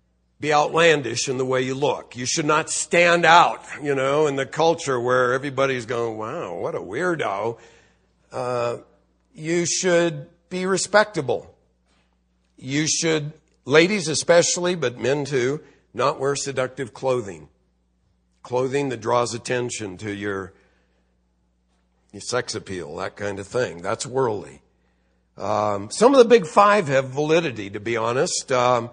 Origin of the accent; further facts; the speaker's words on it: California, United States; I'm from Southern California. If I got to wear a coat and tie, I'm out of here.